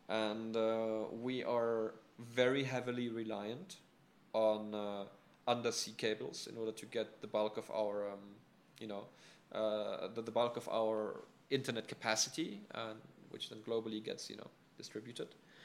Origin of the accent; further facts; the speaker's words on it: South Africa; we are South African. We want to make a South African business.